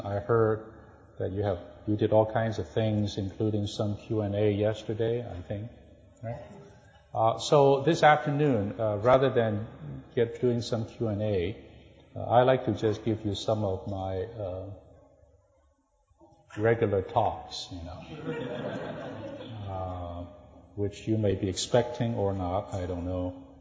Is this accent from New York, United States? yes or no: no; California, United States; So I'm from Southern California.